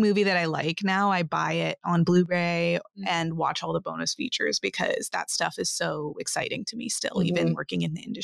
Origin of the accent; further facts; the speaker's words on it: New Hampshire, United States; I grew up in New Hampshire and none of my family or anything are in the film industry.